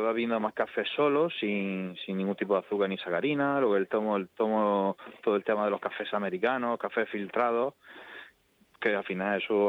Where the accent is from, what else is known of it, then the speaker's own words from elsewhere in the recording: Murcia, Region of Murcia, Spain; aquí en Murcia, como buenos murcianos, los cafés con leche condensada gustan bastante.